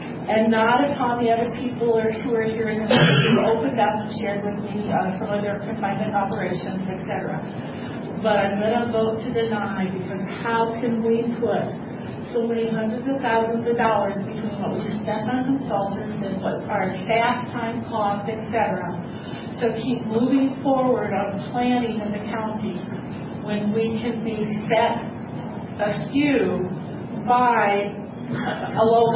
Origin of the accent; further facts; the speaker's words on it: Iowa, United States; born there; I was born in Iowa, in North Iowa. I was a townie.